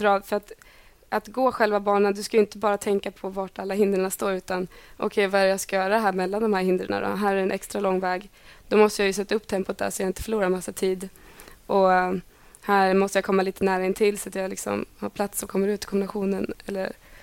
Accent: Delsbo, Gävleborg County, Sweden; now in Skåne, Sweden; jämfört med när vi kommer från Delsbo där vi kunde vara ute och rida i liksom 3 timmar

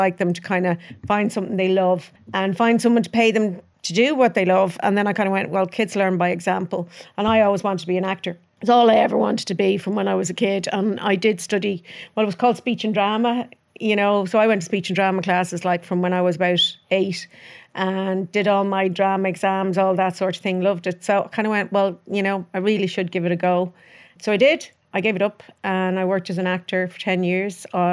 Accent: Clontarf, Leinster, Ireland; I was born and raised in Clontarf. And then when I got married, we lived out in Malahide first

